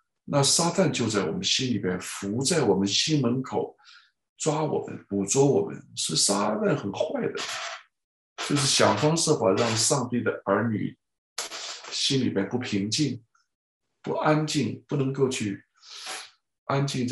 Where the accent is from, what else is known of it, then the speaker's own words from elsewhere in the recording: China; 我们在中国这个大陆成长，特别是大陆亚洲，特别是中国大陆吧，我自己从那里长大